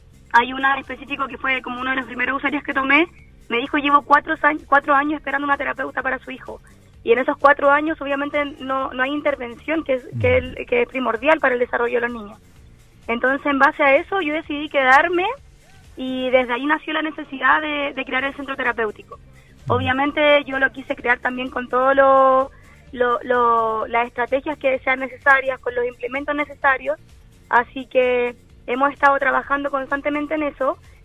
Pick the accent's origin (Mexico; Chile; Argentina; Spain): Chile; San Carlos, Ñuble; also born or lived in Concepción; yo soy terapeuta ocupacional. Yo estudié en Concepción y cuando obviamente volví, yo soy de San Carlos, volví a San Carlos